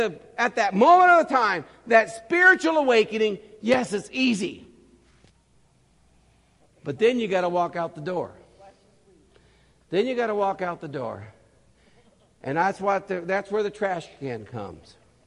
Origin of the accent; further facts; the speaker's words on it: California, United States; I'm from Humboldt County, you know, Humboldt County.